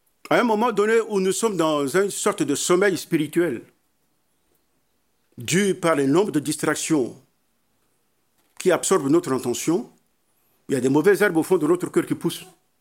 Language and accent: French; France; Alors chez nous en France, quand un mois on n'est pas payé, on met le feu.